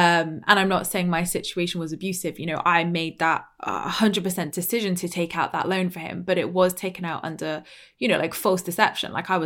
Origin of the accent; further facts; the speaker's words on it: South West England, United Kingdom; Like I'm just … from Dorset.